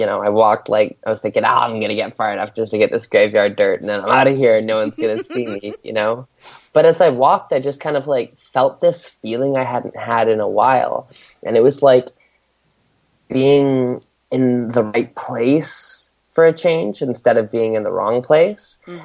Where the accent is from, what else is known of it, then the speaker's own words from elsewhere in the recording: Canada; I briefly mentioned I grew up in like rural Canada, but my hometown was 3,000 people.